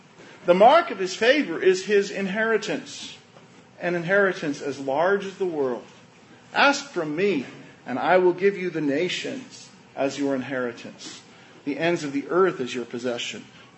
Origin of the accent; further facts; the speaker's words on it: Canada; You know, I'm a Canadian, so we have a queen.